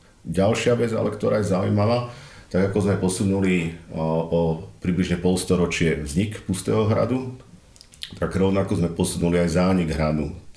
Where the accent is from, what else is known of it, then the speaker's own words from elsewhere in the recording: Zvolen, Banská Bystrica Region, Slovakia; Moja cesta k archeológii bola dosť taká priama, keďže som Zvolenčan.